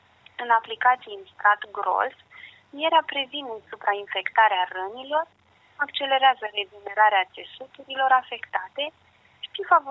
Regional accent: Bucharest, Romania; În București, eu sunt din București de fel

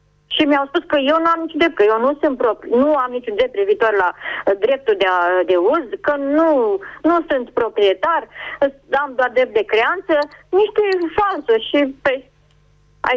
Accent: Tecuci, Galați County, Romania; Sunt vizitiu din Tecuci.

